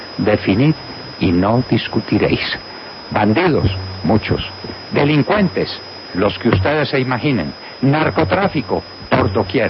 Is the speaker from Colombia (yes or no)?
yes; Colombia; Yo sigo esperando, como colombiano